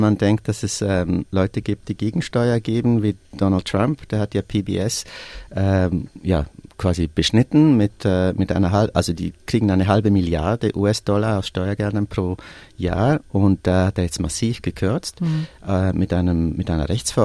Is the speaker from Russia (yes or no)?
no; Switzerland; first language Swiss German; German is a second language; Meine Herzenssprache ist mein Schweizer Dialekt